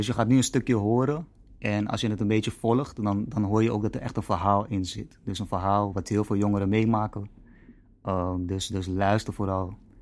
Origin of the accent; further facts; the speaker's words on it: Amsterdam, North Holland, Netherlands; Dus het is eigenlijk waar wij vandaan komen. De Bijlmer. Ik spreek ook Smibanees, toch? Dus, en ik kom uit Smipsaland.